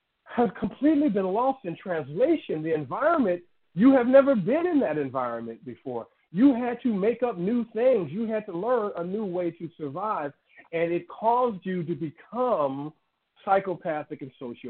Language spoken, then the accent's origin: English; Chicago, Illinois, United States; Now, I come from Chicago.